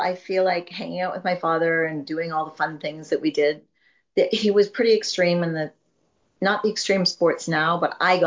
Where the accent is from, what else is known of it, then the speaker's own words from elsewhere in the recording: Canada; Well, I grew up in the Rocky Mountains in Canada, and my father was a top level athlete.